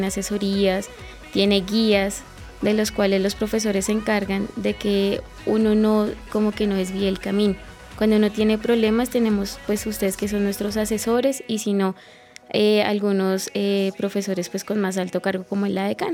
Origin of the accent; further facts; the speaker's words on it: Colombia; como enfermero colombiano podemos dar mucho aprendizaje hacia el enfermero de Ecuador.